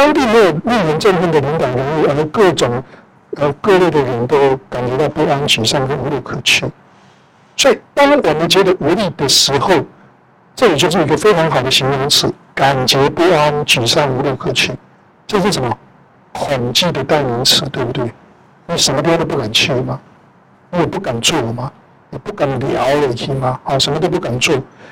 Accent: United States; 因为我们作为美国人好像没那么骄傲了哈。

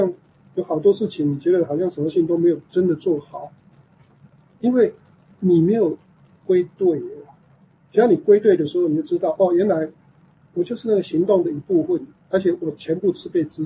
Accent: China; 因为我们中国人比较少用挂毯，对不对？

